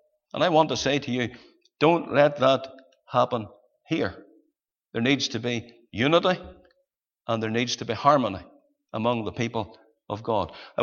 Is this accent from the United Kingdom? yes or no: yes; Saintfield, Northern Ireland, United Kingdom; I met a man from my hometown of Sainfield, a believer.